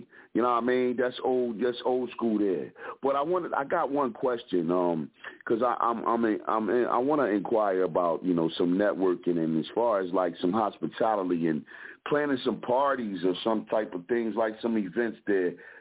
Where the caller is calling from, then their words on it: Philadelphia, Pennsylvania, United States; representing from the Broad Street Bully Side of Philadelphia